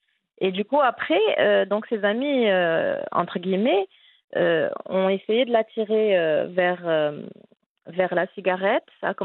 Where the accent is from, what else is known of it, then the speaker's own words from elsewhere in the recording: Casablanca, Casablanca-Settat, Morocco; born there; Alors, je suis née à Casablanca en 85 et mon frère aîné avait à l'époque 8 ans.